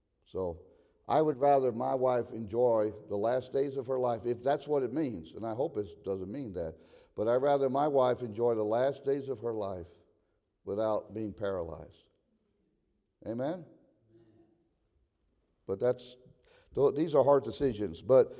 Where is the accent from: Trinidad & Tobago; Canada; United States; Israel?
Israel; I grew up in Israel. Not all my young life, but part of it. I was there during the Yom Kippur War, the Day of Atonement, in 1973.